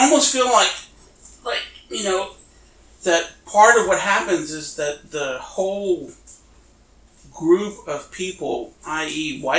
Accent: Dallas, Texas, United States; also born or lived in Hondo, United States; well, dude, you know I'm from Dallas. No, where are you really from? Yeah. I was like, well, I was born in Hondo.

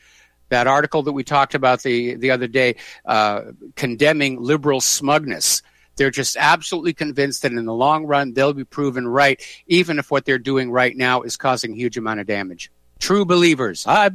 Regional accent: New Hampshire, United States; You know, I'm from New Hampshire myself.

